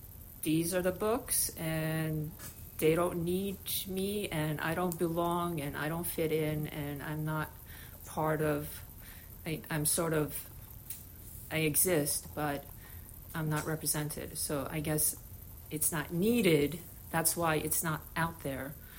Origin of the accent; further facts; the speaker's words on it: United States; I grew up here in America